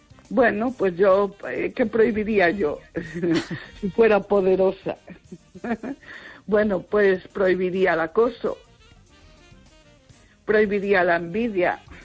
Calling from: Vigo, Galicia, Spain

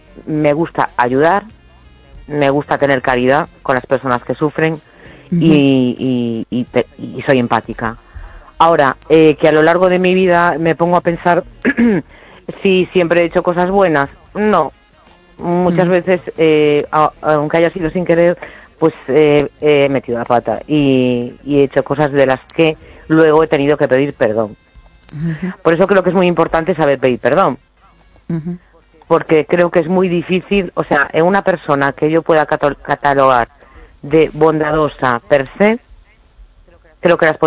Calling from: A Coruña, Galicia, Spain; de La Coruña.

